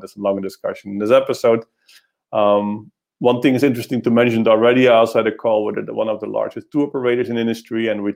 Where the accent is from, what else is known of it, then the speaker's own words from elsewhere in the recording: Netherlands; English is a second language; Yeah, I'll go back to my hometown, to the Netherlands, I think, in 1.5 weeks.